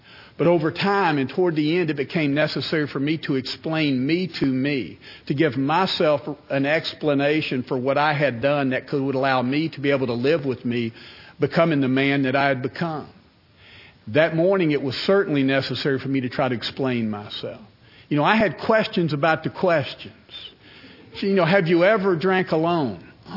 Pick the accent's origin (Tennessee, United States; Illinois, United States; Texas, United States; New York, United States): Tennessee, United States; Smyrna; I grew up in Smyrna, Tennessee. Smyrna's a small town outside of Nashville, about 30 miles.